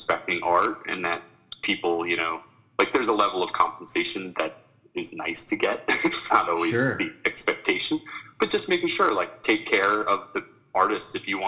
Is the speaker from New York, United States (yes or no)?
yes; Long Island, New York, United States; now in Washington, United States; I grew up in Long Island, New York.